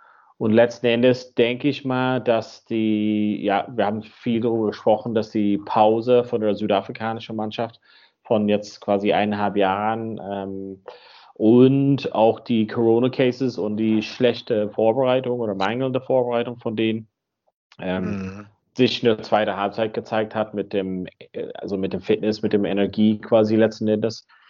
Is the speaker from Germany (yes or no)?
no; County Donegal, Ireland; In Donegal, da wo ich herkomme, am Nordwesten.